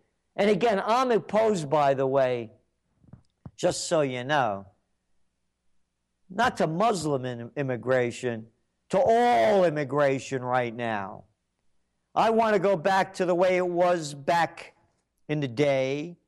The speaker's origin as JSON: {"language": "English", "country": "United States", "said": "I am an American. I don't want it going to Italy. And I'm Italian descent."}